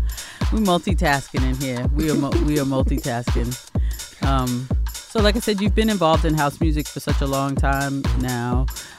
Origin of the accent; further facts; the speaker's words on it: New York, United States; Yeah, I'm from New York. I know about them.